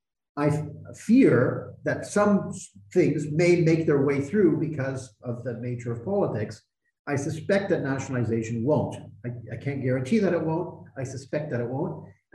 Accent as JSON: {"language": "English", "country": "Canada", "tie": "born or raised there", "said": "I mean, I grew up in Canada, right?"}